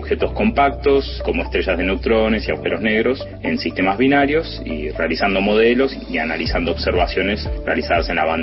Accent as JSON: {"language": "Spanish", "country": "Argentina", "also_born_or_lived": "Paris, France / Groningen, Netherlands", "said": "me fui de Argentina para continuar y extender mi formación postdoctoral en el exterior. Junto a mi familia nos instalamos primero en París, en Francia, y luego en Groningen, en los Países Bajos. Tras 4 años de trabajar allí, regresamos a la Argentina"}